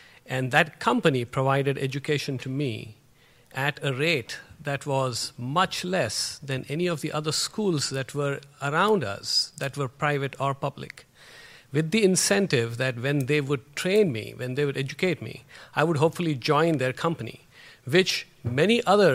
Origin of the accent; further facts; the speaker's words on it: India; born there; I was born in India, and for the first few years of my life, we were very poor.